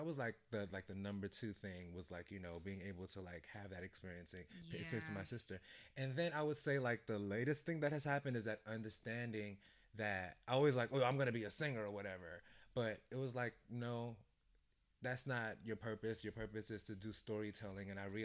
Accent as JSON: {"language": "English", "town": "Brooklyn", "region": "New York", "country": "United States", "said": "So, I'm from Brooklyn, but okay. my family is Jamaican."}